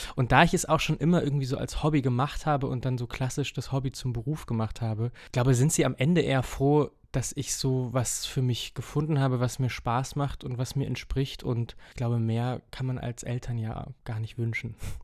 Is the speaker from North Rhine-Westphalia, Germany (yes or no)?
no; Erfurt, Thuringia, Germany; ich bin in Erfurt groß geworden